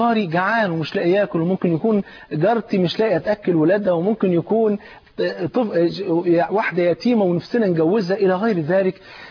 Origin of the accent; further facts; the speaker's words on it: Egypt; الام زي ما بيقولوا عندنا في مصر لو كانت عظمه في قفه فهي الام